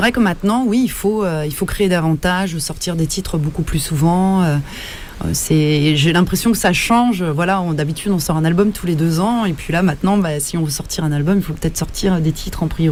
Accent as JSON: {"language": "French", "country": "France", "said": "c'est vrai que on est français, on chante en anglais"}